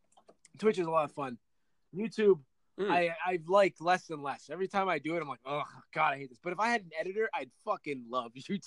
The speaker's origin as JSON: {"language": "English", "region": "Michigan", "country": "United States", "said": "I'm from Michigan. And then I'll be like, yeah, Michigan is this and that."}